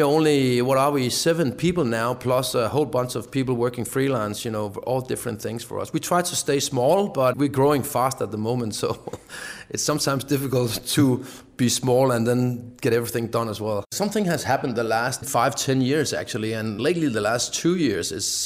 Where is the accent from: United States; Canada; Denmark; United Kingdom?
Denmark; I grew up in Denmark, and my father was working for Fritz Hansen as well when I was a kid